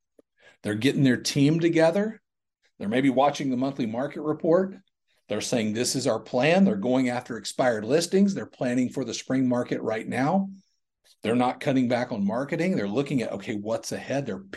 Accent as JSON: {"language": "English", "region": "Georgia", "country": "United States", "tie": "born or raised there", "said": "I grew up in the South, a little town outside of Atlanta, Georgia, and we're sort of in this turn in real estate."}